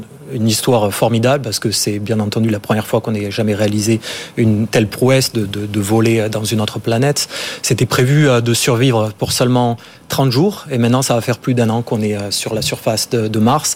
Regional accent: Agen, Nouvelle-Aquitaine, France; Alors moi, je suis né, grandi en France. J'ai passé toute ma jeunesse en France.

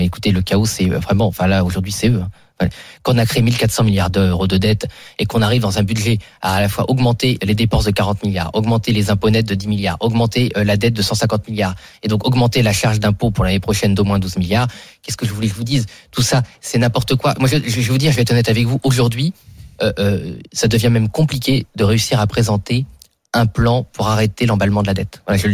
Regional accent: France; On devrait le savoir en tant que Français

